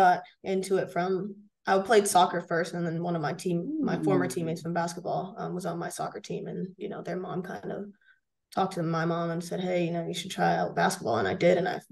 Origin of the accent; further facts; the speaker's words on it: Braintree, Massachusetts, United States; I'm from Braintree, Mass. It's a little town, probably like 15, 20 from Boston.